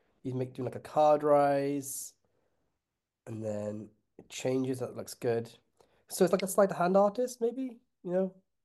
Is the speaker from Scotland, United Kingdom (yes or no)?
no; Porthcawl, Wales, United Kingdom; I got a funny feeling that guy is from Porthcawl, or one half of like Morgan and Wes are from my hometown.